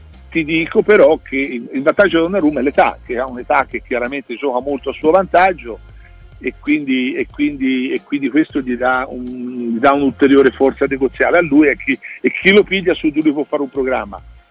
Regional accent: Empoli, Tuscany, Italy; born there; Io sono nato a Empoli

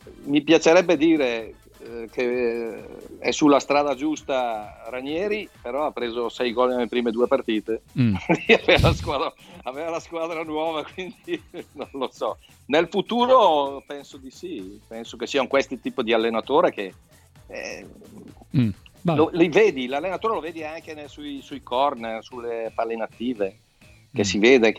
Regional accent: Brescia, Lombardy, Italy; sono bresciano, quindi testardo

